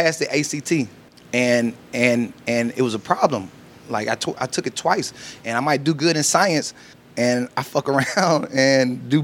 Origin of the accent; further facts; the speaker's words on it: Union City, Georgia, United States; also born or lived in Noonan, Georgia; And I was raised with my grandparents, Old National, Peachtree City, Union City, you know, the south side of Atlanta, right before you get to the airport.